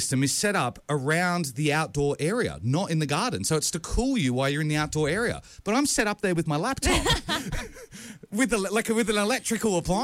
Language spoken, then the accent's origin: English; New South Wales, Australia; I grew up in New South Wales. We've always kept our sauces in the fridge.